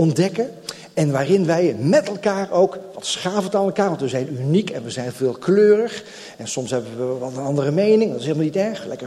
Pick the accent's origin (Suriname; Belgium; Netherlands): Netherlands; dat wij als Nederlanders, weet je, wij kunnen soms best wel kritisch zijn